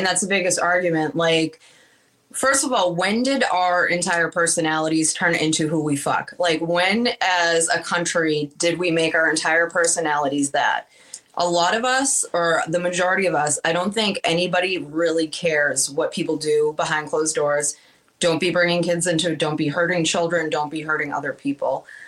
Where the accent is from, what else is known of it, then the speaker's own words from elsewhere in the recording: Massachusetts, United States; I'm born and raised in Massachusetts. I still work in Massachusetts.